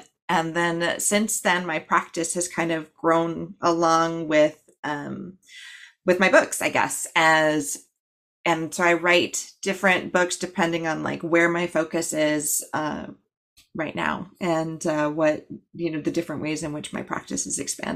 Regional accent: Hawaii, United States; Like, I'm from the US. I was an Anglophile, so I know a lot about the Eurocentric stuff, and I'm from Hawaii.

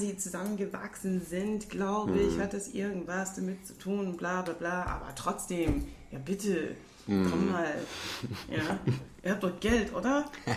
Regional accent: United States; German is a second language; Ich bin Amerikanerin.

